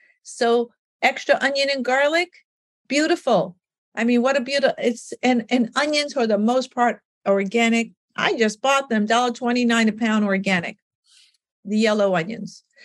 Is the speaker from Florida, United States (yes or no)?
no; New York, United States; because I'm pretty straight up, you know, I'm also a New Yorker